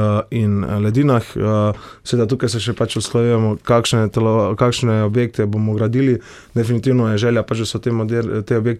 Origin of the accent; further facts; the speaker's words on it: Gorizia, Slovenia; Definitivno pač prihajam z Idrijsko-Cerkljanskega